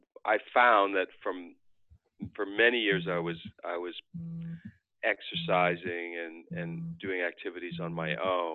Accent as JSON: {"language": "English", "town": "Boston", "region": "Massachusetts", "country": "United States", "tie": "born or raised there", "said": "I mean, I grew up in Boston. We live in Massachusetts."}